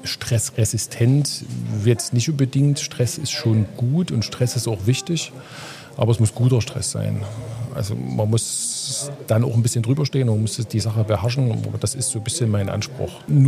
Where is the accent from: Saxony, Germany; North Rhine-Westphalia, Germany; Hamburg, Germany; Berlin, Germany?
Saxony, Germany; Leipzig; also born or lived in Glauchau; bin hier seit 2023, also gehe jetzt ins vierte Jahr. Ursprünglich komme ich aus Leipzig, habe lange Zeit in Glauchau gewohnt und gearbeitet. Arbeite nicht mehr, wohne immer noch. Kleines Häuschen in der Nähe von Glauchau.